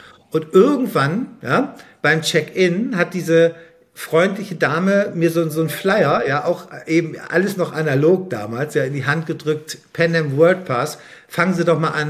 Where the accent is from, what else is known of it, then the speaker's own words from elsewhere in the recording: Bremen, Germany; moved away as an adult; now in Berlin, Germany; ich bin in Bremen aufgewachsen und zur Schule gegangen. Und dann bin ich nach dem Abi gleich nach Berlin gegangen